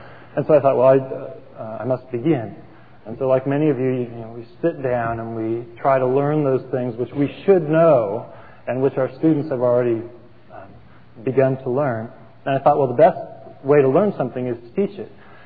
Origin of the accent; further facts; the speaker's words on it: California, United States; I grew up in California where we are very interested in athletics